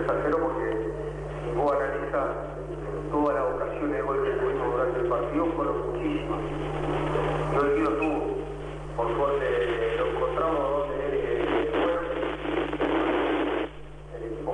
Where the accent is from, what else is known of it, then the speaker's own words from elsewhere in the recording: Uruguay; como entrenador, como uruguayo, me gustó verlo en la lista